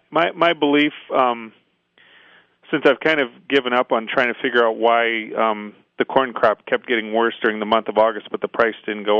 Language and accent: English; Freeport, Illinois, United States; actually I was originally from Freeport, Illinois, so I have some connection there with your listeners at some degree.